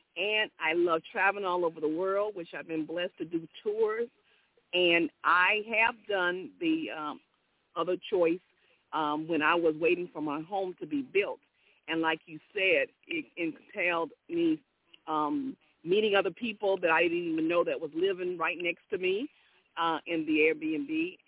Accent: California, United States; now in Texas, United States; And I live in Texas, and I'm originally from California.

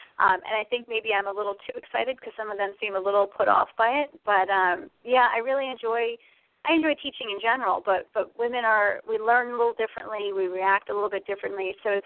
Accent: Niskayuna, New York, United States; also born or lived in California; Well, I originally grew up in Niskayuna, so born and raised in New York. And I moved out to California when I was 20

